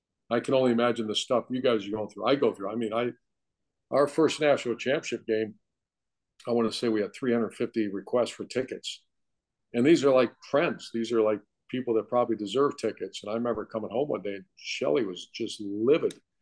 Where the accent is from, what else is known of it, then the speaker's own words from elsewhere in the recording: Ohio, United States; I grew up in Ohio and watching the Rose Bowl, and we never made it there.